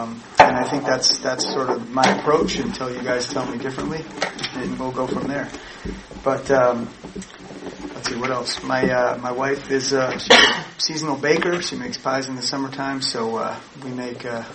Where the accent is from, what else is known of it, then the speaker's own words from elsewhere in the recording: Tremont, Maine, United States; I actually grew up in Maine. I grew up on Desert Island in the little town of Tremont, which is the backside of Mount Desert Island